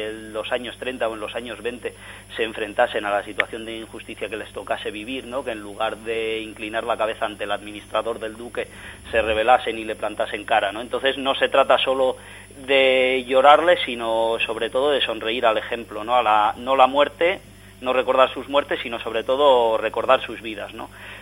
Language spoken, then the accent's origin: Spanish; Ibiza, Balearic Islands, Spain; now in Sartaguda, Spain; que yo no soy de aquí de Sartaguda, soy de Ibiza